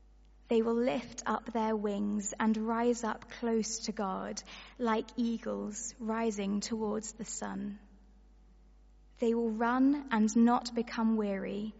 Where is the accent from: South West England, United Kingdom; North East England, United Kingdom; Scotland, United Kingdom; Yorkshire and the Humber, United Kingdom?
South West England, United Kingdom; I am such a country bumpkin. I grew up on Dartmoor.